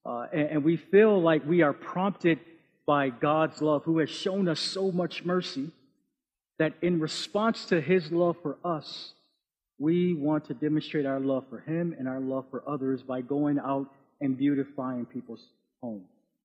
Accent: Buffalo, New York, United States; have fond memories of our connections together at the Linwood Church of Christ where I grew up in Buffalo.

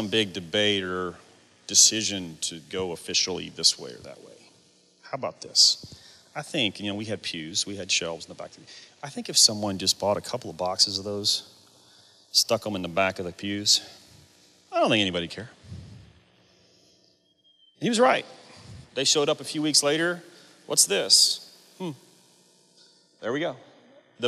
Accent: Kentucky, United States; When I was a kid growing up in Kentucky, I'm from a town of about 500 people. We have a traffic light.

